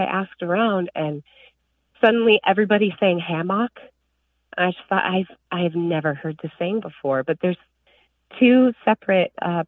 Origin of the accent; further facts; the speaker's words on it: Illinois, United States; now in Iowa, United States; She's from Eastern Iowa here in Iowa. And I'm from Northern Illinois.